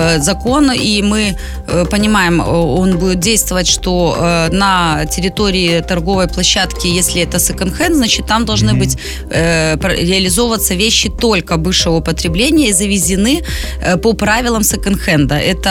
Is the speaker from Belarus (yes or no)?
yes; Belarus; невзирая на то, что мы вроде белорусы, толерантные, спокойные.